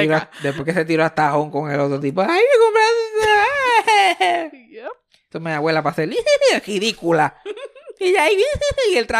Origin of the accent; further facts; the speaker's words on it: Mayagüez, Puerto Rico; Él, yo y Eugenio María de Hosto somos de Río Caña, Mayagüez, Puerto Rico.